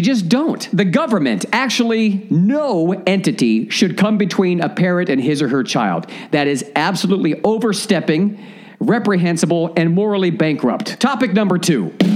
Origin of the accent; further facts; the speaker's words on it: Texas, United States; I'm a Texan. I was, you know, was raised in Texas.